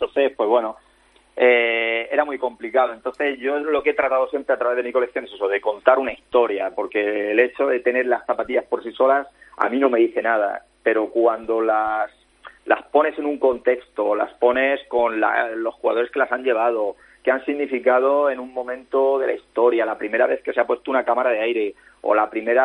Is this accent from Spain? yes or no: yes; Jumilla, Region of Murcia, Spain; date cuenta que yo soy de Jumilla, tierra de vino.